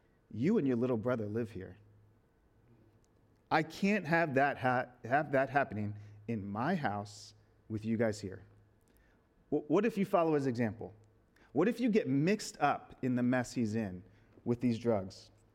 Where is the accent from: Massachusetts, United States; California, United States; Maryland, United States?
Maryland, United States; Baltimore; When I was 14, I grew up in Baltimore.